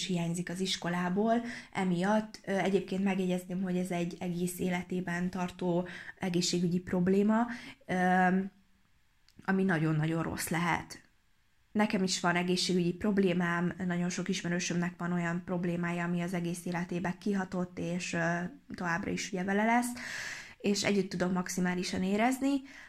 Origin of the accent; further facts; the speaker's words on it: Hungary; Nyilván a kiejtésem nem 100%-os, hiszen magyar vagyok, nem angol.